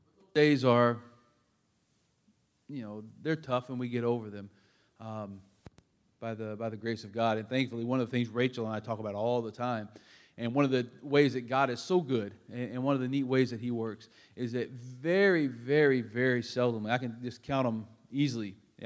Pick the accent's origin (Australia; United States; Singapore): United States; But being a part of that school and being American, one of the things that's really been a benefit for us is with the French people who are there.